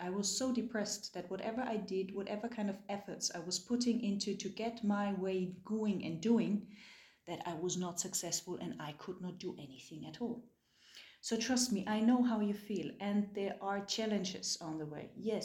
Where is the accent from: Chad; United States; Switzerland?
Switzerland; from Switzerland